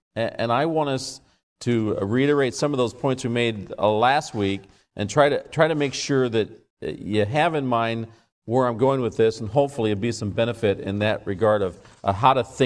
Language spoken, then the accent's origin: English; Scotland, United Kingdom; I'm Scottish, so I understand that.